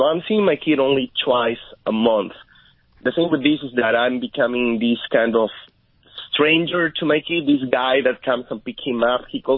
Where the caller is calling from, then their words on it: California, United States; I'm calling from Southern California right now.